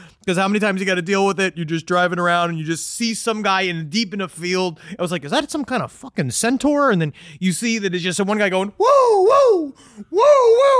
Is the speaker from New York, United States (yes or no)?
yes; Queens, New York, United States; we had a problem in our basement toilet growing up in Queens where rats used to come up in it.